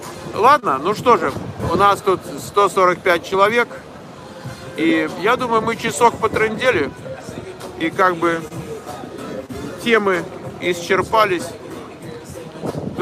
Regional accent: Ulyanovsk, Ulyanovsk Oblast, Russia; Я из Ульяновска.

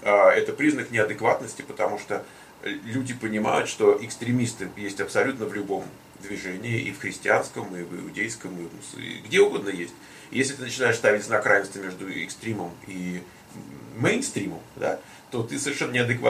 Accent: Moscow, Russia; вот я был из Москвы

